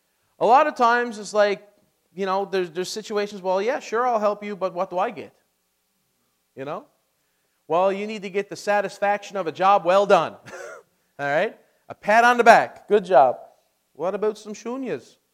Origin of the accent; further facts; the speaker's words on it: Newfoundland and Labrador, Canada; I am from Newfoundland.